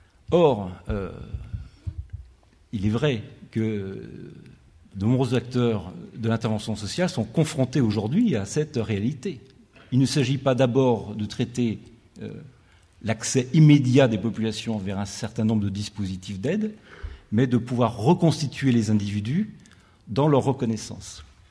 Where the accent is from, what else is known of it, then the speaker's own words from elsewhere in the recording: Grenoble, Auvergne-Rhône-Alpes, France; je suis grenoblois